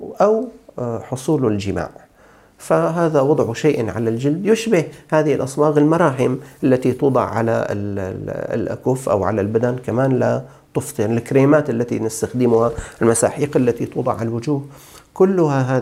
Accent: Syria; أو أن بعض النساء عندنا في الشام يستخدمون أيضا هذه الحناء في تلوين شعورهن.

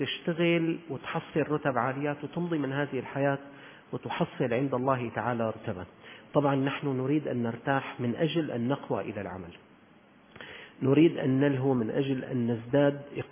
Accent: Syria

